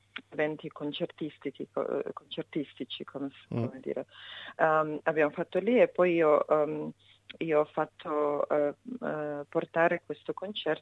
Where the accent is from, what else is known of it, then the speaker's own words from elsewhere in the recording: Serbia; Italian is a second language; now in Italy; E da quel momento io non vivo in Serbia, ma fino al 2001 io ho vissuto in Serbia in un momento abbastanza difficile.